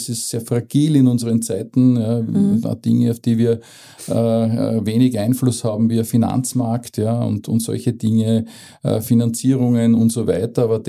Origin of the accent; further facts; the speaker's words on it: Lower Austria, Austria; ich komme aus der Region, zwar unten vom Berg, habe auch eine Frau aus der Region geheiratet